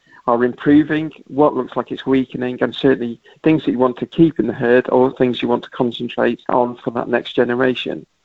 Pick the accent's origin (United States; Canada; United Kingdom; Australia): United Kingdom; we're British